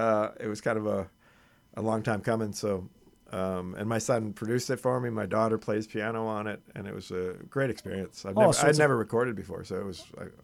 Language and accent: English; Toronto, Ontario, Canada; also born or lived in United States; No, I grew up in Toronto, but okay. I've lived in the States for about 30 years.